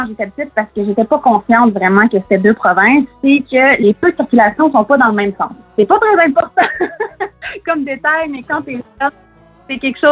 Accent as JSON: {"language": "French", "town": "Ottawa", "region": "Ontario", "country": "Canada", "tie": "born or raised there", "lives_now": "Quebec, Canada", "said": "En fait, moi, je suis native de Ottawa, capitale du Canada, en Ontario. J'ai grandi dans chaque province de l'Ontario et du Québec."}